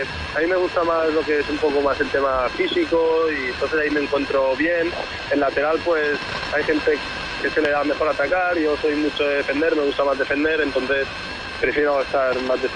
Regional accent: La Vall d'Uixó, Valencian Community, Spain; vengo de un pueblo de Castellón, la Vallduisó, que yo empecé a jugar ahí de niño

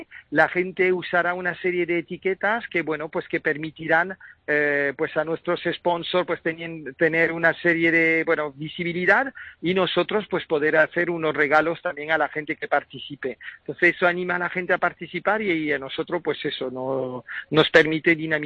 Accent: Paris, Île-de-France, France; soy francés de familia extremeña.

